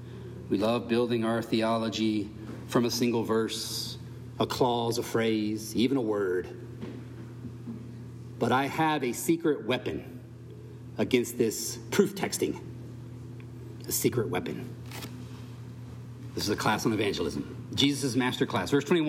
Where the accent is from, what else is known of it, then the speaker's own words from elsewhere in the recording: United States; I know. Because I'm an American. I know how Americans do Christianity.